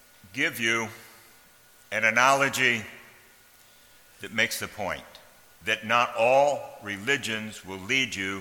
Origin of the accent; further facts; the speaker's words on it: Illinois, United States; Reminds me of the church I grew up at back in Illinois.